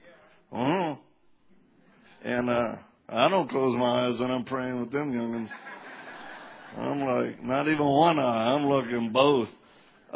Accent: Louisiana, United States; I'm originally from Louisiana. So y'all heard of them Cajuns, huh? We're taking over.

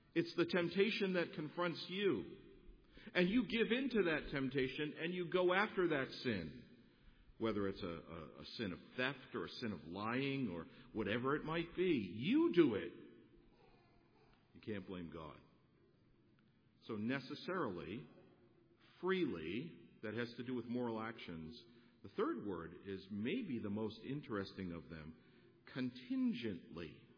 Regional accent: Massachusetts, United States; Look, I'm from Massachusetts, okay? So I'm thinking snow.

